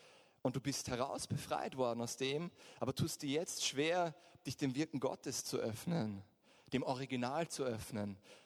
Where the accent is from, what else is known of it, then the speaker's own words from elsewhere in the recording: Austria; warum wir auch als Österreicher oder in Europa so in der Reserve sind